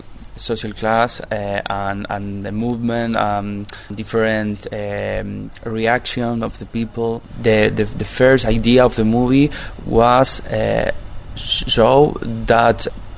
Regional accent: Córdoba, Argentina; English is a second language; Well, we are from Argentina, Córdoba is our city.

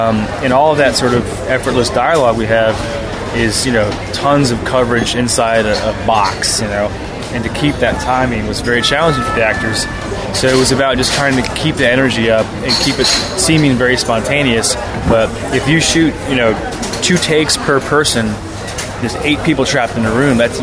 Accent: Virginia, United States; I grew up just outside Washington, D.C., in the suburbs of Virginia, and it was a big part of my youth.

